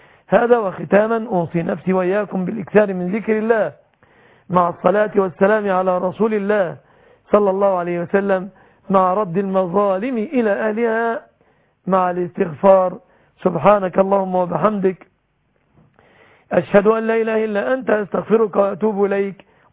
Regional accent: Egypt; بلادنا مصر

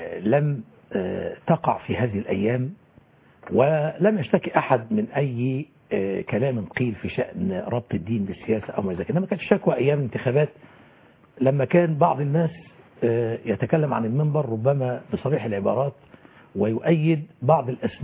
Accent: Egypt

